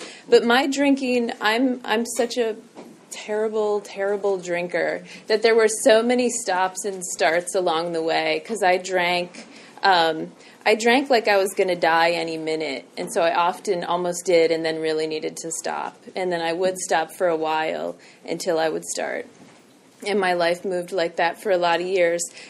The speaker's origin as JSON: {"language": "English", "region": "Washington, D.C. area", "country": "United States", "tie": "born or raised there", "said": "So I grew up outside of Washington, D.C. I grew up in a loving home."}